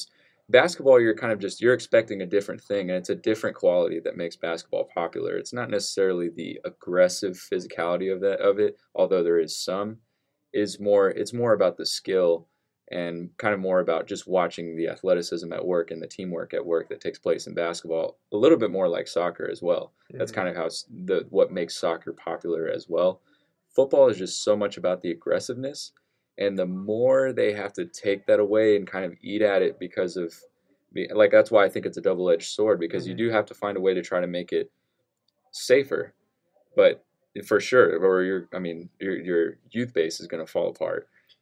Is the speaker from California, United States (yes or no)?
no; Texas, United States; I grew up in Central Texas, and, like, all my friends play football